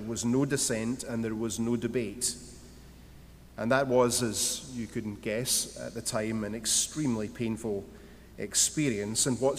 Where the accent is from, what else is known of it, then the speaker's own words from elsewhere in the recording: Scotland, United Kingdom; Like most of the youth of my generation in Scotland, I was raised in the Church of Scotland, in my case, in a liberal congregation.